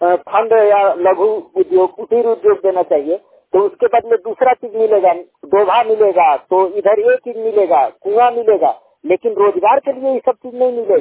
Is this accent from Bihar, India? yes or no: no; Garhwa, Jharkhand, India; मैं गढ़वा झारखंड चिरौंजिया से बिलोंग करता हूँ।